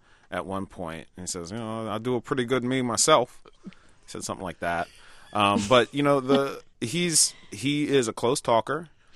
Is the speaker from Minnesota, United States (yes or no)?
no; New York, United States; Keegan's from Detroit, and I'm from New York.